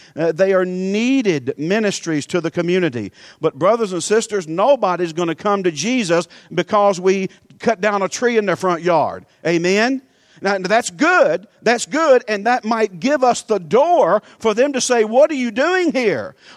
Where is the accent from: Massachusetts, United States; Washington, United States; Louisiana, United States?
Louisiana, United States; Let me tell you why I came from Louisiana to cut down your trees.